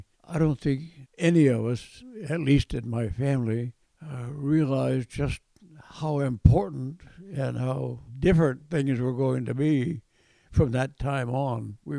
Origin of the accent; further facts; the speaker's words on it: Vermont, United States; We got down to 42 below zero one time there that I remember, and that's pretty chilly.